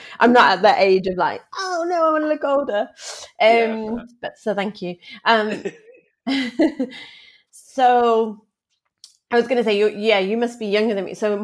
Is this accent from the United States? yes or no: no; Pakistan; also born or lived in Islamabad / Lahore / Karachi; my experience in Pakistan was like late 80s, early 90s. So I was born in Islamabad, and then lived in Lahore and Karachi as well.